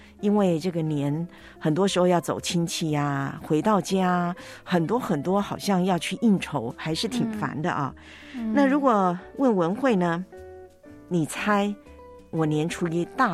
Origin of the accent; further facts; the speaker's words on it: Taiwan; 你知道在我们台湾老家有一个传统